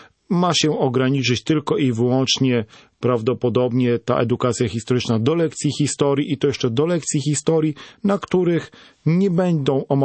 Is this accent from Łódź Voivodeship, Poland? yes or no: yes; Tomaszów Mazowiecki, Łódź Voivodeship, Poland; now in Lublin, Poland; pochodzę z Tomaszowa Mazowieckiego